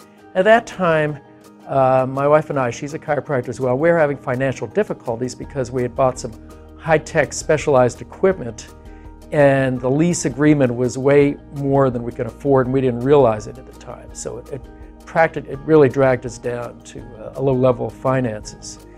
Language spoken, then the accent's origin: English; Massachusetts, United States; I am from Cape Cod, Massachusetts, and I have been with the Trivedi family since 2010.